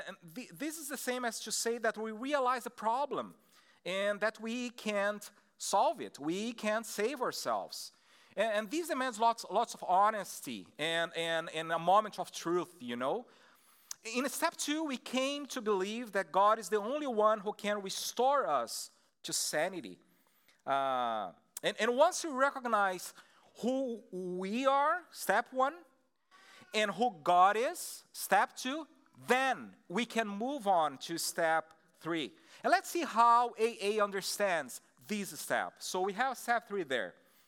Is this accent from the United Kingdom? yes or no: no; Brazil; first language Portuguese; English is a second language; now in United States; I'm from Brazil. That's why you're going to have like this weird accent here.